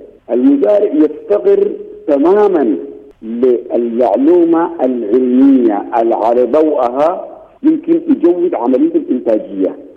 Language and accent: Arabic; Sudan